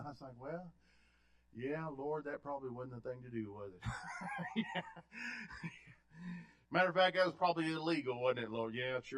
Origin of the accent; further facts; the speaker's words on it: the South, United States; And I grew up in the South, you know, so we got to have mashed potatoes and gravy, praise God, with anything we have almost, it seemed like.